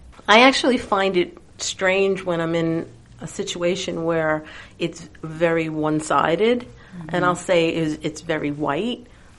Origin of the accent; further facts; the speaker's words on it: Flatbush, New York, United States; I come from Flatbush, so it was a very mixed area.